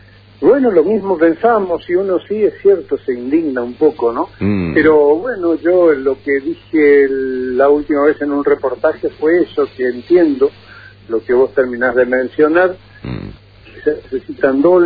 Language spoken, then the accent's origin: Spanish; Misiones, Argentina; Entonces, como argentino veo que está bien, pero como misionero digo